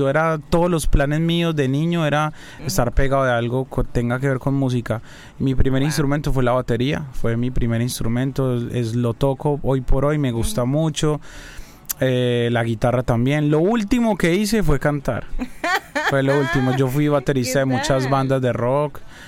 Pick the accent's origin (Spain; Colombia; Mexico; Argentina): Colombia; Medellín, Antioquia; moved away; Realmente yo soy muy de mi tierra. Yo mantengo, o sea, aunque yo vivo acá, yo me la mantengo en Medellín.